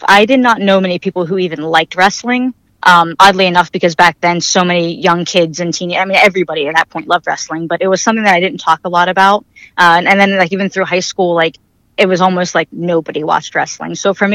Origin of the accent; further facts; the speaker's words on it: Youngstown, Ohio, United States; I'm from the Youngstown, Ohio area, so I'm in boring Ohio, you know, kind of sort of northeastern. I'm between Pittsburgh and Cleveland